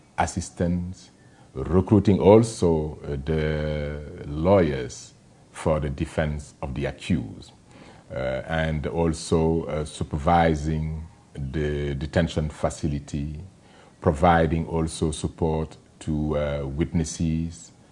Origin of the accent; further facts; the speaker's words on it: Dakar, Senegal; born there; English is a second language; I was born in Dakar, the capital of Senegal, which is a French-speaking country.